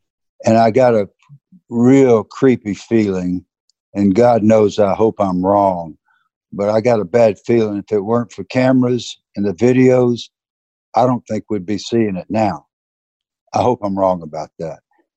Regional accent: the South, United States; accent: Southern; They're going to look at me, listen to my Southern accent.

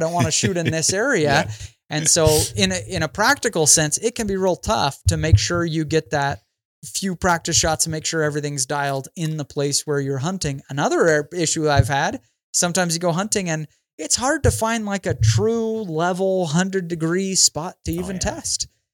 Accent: Idaho, United States; now in St. George, United States; I live in southern Utah now. I'm from Idaho, but I live in southern Utah now.

